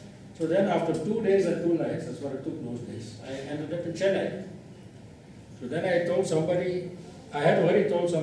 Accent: Netherlands; moved away as an adult; now in India; I come from Holland

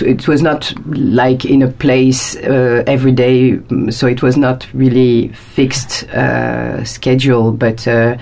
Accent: Paris, Île-de-France, France; I'm French. I'm coming from Paris, France, and I came 8 years ago for holidays

